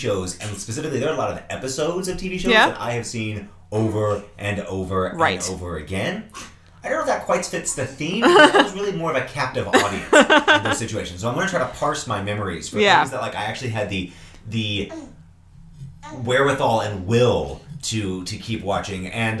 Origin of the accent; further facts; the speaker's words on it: Nigeria; I grew up in West Africa